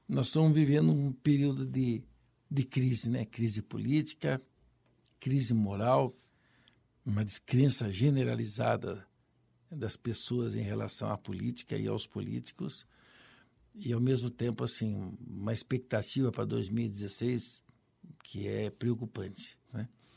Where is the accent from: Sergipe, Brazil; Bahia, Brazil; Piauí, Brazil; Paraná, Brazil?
Paraná, Brazil; Londrina; A minha infância, ela foi vivida em Londrina. Eu nasci na rua Belém, que fica próxima ali da Vila Casoni. Quem é londrinense sabe, né? Eu morava no lado de baixo da linha. Estudei no grupo escolar Benjamin Constante